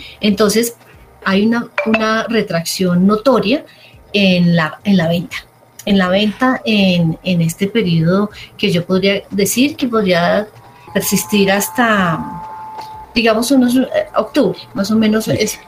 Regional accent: Armenia, Quindío, Colombia; Uy, y soy de Armenia. Delicioso. Y soy cafetera.

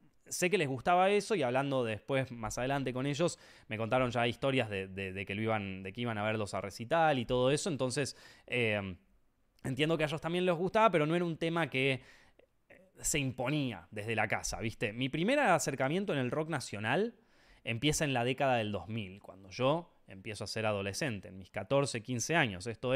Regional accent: Argentina; como cualquier argentino, todos escuchamos alguna banda de rock nacional en aquel momento

